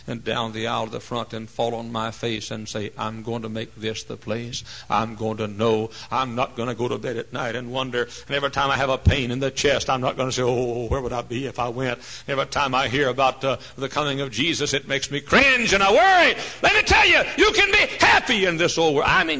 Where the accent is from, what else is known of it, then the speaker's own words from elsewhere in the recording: Dallas, Texas, United States; Included in that flight was a stopover in Dallas, Texas, my hometown.